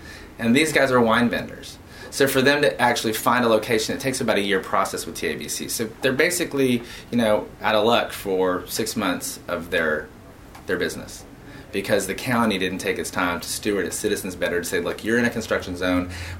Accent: Dallas, Texas, United States; also born or lived in Baton Rouge; now in Houston, United States; So I started in Baton Rouge. As soon as I graduated from LSU, I came to Houston. I grew up in Dallas, so I wound up back in Texas

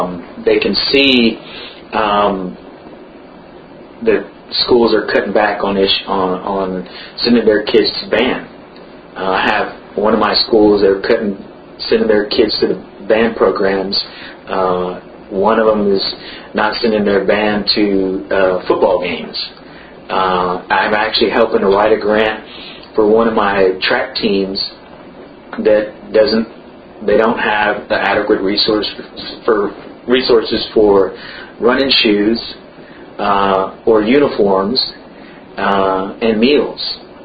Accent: Texas, United States; born there; I'm an American citizen. I was born here. Many of us are American citizens. We're, you know, we just so happen to have roots in Mexico or Latin America

